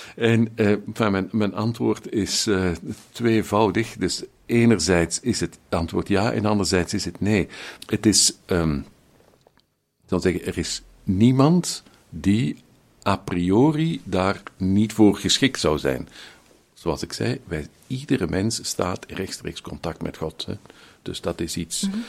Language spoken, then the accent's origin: Dutch; Flanders, Belgium; wij als Vlamingen niet zo fier zijn op wat we hebben